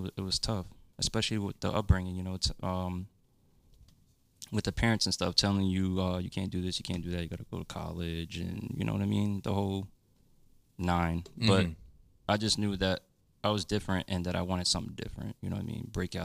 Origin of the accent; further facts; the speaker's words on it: Paterson, New Jersey, United States; So, I grew up in Paterson, New Jersey. For those who don't know, that's a pretty rough neighborhood.